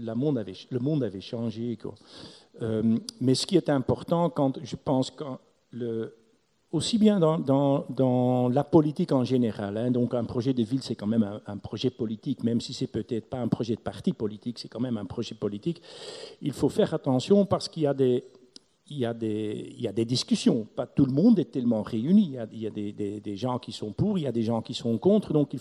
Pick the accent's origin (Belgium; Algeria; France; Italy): Belgium; Antwerp, Flanders; first language Antwerp dialect; French is a second language; Moi, je suis né à Anvers. Hein, j'ai habité une année à Londres, mais le reste de ma vie, j'ai vécu à Anvers. Ma langue maternelle, c'est l'anversois. Le néerlandais, j'ai appris à l'école.